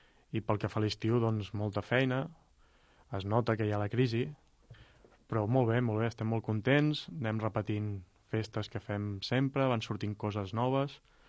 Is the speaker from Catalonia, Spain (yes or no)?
yes; Blanes, Catalonia, Spain; Jo aquell dia vaig estar al concert, perquè soc de Blanes, també.